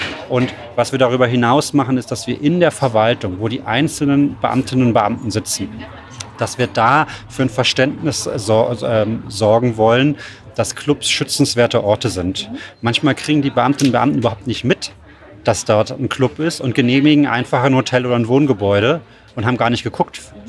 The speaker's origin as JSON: {"language": "German", "region": "Berlin", "country": "Germany", "said": "ich bin aus Berlin ursprünglich, aber habe es irgendwie in den 90er Jahren nicht in die Clubs geschafft, weil ich als Stadtrand-Berliner dann doch eher in der Disco war"}